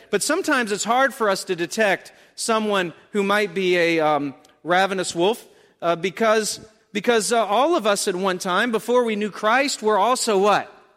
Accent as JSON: {"language": "English", "region": "North Carolina", "country": "United States", "tie": "born or raised there", "said": "I grew up in North Carolina, so I can make fun. So that's the way I used to speak."}